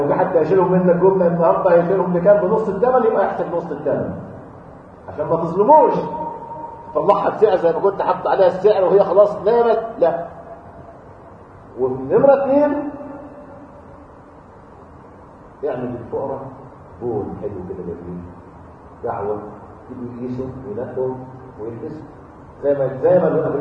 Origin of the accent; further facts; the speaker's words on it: Egypt; احنا يعني احنا عندنا في مصر حاجه عجيبه